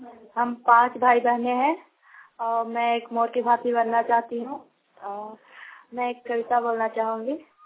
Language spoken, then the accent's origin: Hindi; Naya Bukur, India; मैं नया बुकुर की रहने वाली हूँ।